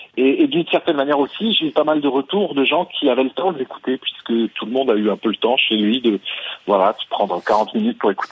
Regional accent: Grand Est, France; puisque j'ai grandi en Alsace

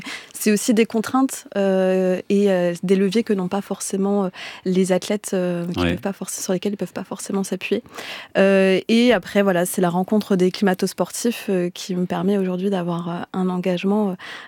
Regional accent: Amboise, Centre-Val de Loire, France; Je suis originaire d'Amboise, en Touraine, proche de la Loire, le dernier grand fleuve sauvage d'Europe.

